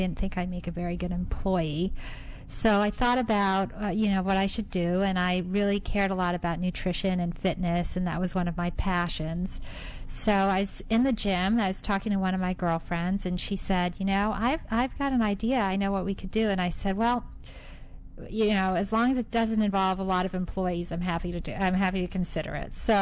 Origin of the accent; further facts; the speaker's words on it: London, United Kingdom; born there; I was born in London. My mother is Nigerian. My father was Scottish.